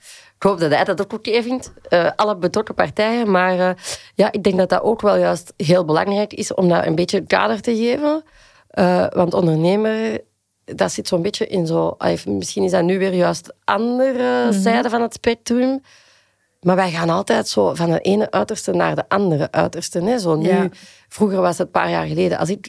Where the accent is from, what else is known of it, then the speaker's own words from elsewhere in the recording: Hamont-Achel, Limburg, Belgium; En ik ben opgegroeid in Hamond-Achel. En dat is het Noord-Limburg. En dat is voor mij het einde van de wereld. En dan naar links. Tegen de Nederlandse grens.